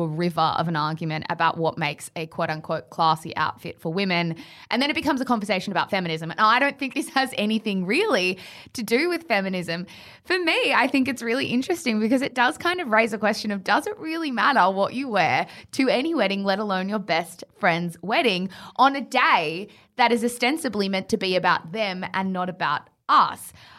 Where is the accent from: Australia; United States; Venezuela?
Australia; Yeah, I always get kind of happy when I see the Australian brands on my feed be like, hey, that was us.